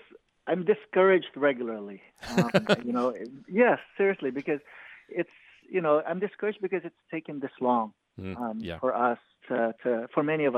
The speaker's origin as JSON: {"language": "English", "country": "Philippines", "said": "especially as a Filipino person, you know, we need to go deeper. I mean, you know, many Filipinos are very religious too."}